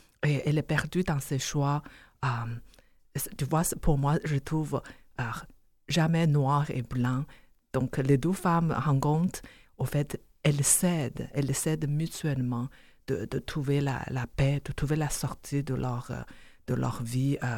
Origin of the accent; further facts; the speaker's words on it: China; French is a second language; moi-même, je suis une Chinoise, d'origine chinoise